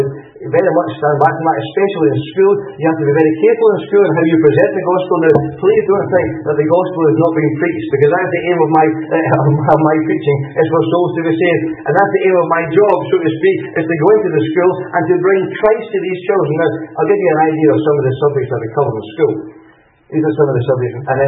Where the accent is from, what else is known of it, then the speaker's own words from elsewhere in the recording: Plains, Scotland, United Kingdom; You know, from my accent, that I come from a place called Lanarkshire, which is really the centre of the universe, especially the village of Plains. That's the centre of the centre, so to speak.